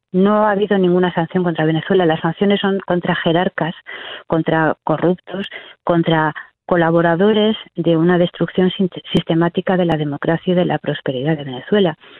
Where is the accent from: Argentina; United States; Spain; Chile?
Spain; como representante europea, como española y como portavoz de los ciudadanos